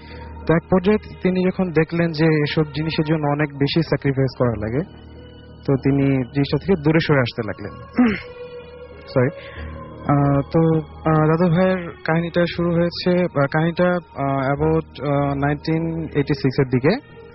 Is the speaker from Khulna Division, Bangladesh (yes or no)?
no; Tangail, Dhaka Division, Bangladesh; আমি এসেছি আমার হোম টাউন টাঙ্গাইল।